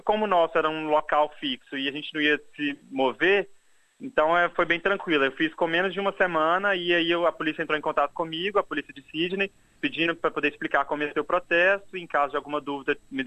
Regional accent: Minas Gerais, Brazil; moved away as an adult; now in Australia; eu sou de Minas Gerais, eu vim para a Austrália primeiramente em 2011

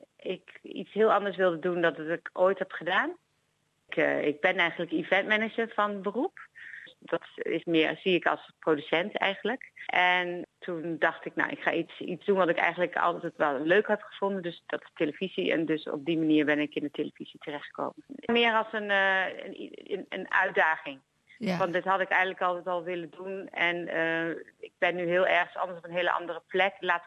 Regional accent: Netherlands; now in Australia; Ik ben een Nederlandse vrouw in Australië

